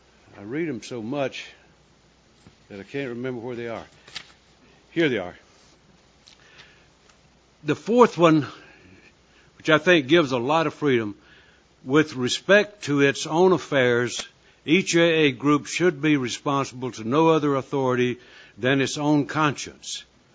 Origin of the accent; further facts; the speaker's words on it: North Carolina, United States; I'm from North Carolina, so I can't count to 70.